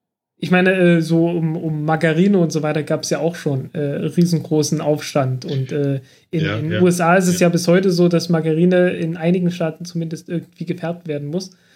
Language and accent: German; Germany; ich komme aus dem Dreiländereck zwischen Sachsen, Thüringen und Sachsen-Anhalt.